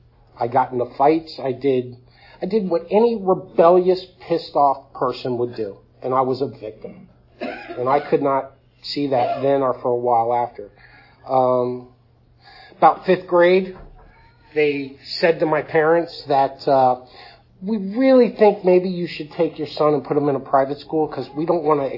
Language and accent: English; Hialeah, Florida, United States; So I was born in South Florida, Hialeah. I don't speak Spanish. I grew up there.